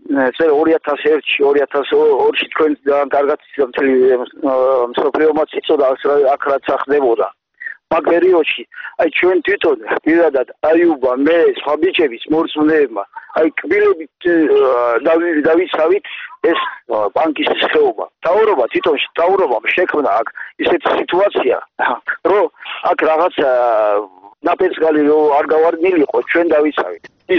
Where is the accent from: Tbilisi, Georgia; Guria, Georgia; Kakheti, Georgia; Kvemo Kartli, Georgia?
Kakheti, Georgia; ჩვენ აქ დავიბადეთ, გავიზარდეთ, გვეყვარება.